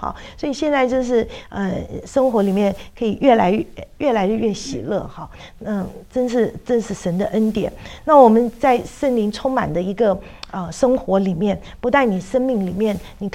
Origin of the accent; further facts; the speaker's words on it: China; 我们中国人